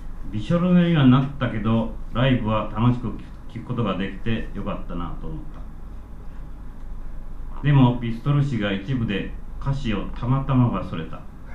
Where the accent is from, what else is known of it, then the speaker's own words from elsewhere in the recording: Kansai, Japan; now in Yokohama, Japan; 僕は横浜から京都に向かっていた。地元である関西も久しぶりである。